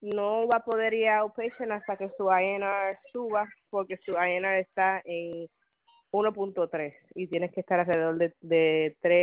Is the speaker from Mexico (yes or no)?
no; Dominican Republic; nosotros somos de República Dominicana